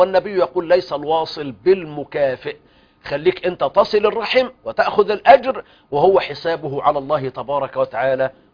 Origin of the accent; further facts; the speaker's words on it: Egypt; أو كمجمع البحوث الإسلامية عندنا في مصر، وكذلك في دار الإفتاء المصرية وغيرها.